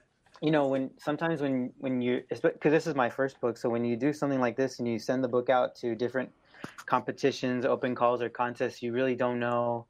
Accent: California, United States; now in Minnesota, United States; especially when I moved out to Minnesota away from California where I grew up, I was sort of homesick in a way

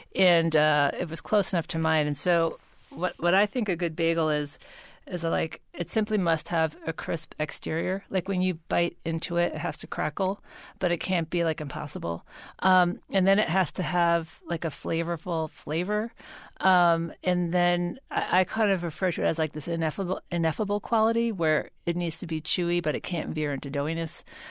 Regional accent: New York, United States; I guess my origin story is that I grew up in New York. My family had a small business in Manhattan in like what I thought was like the food mecca in the 70s and 80s.

